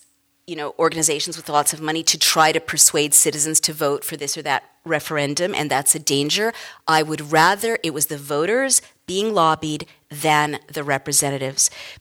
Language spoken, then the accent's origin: English; San Francisco, California, United States; I grew up in San Francisco, so I know this is